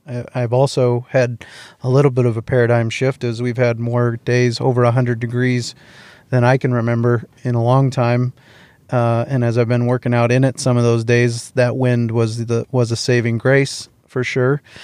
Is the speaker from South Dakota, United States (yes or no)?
yes; South Dakota, United States; I grew up here in Western South Dakota